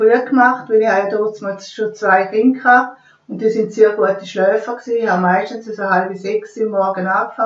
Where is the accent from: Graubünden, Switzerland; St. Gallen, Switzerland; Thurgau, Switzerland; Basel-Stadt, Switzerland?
St. Gallen, Switzerland; Oberuzwil; Ich komme von Oberutzwil.